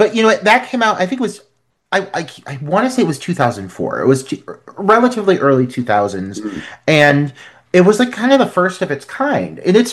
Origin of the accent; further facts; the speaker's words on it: Cleveland, Ohio, United States; but I grew up in Cleveland and there's different scenes here.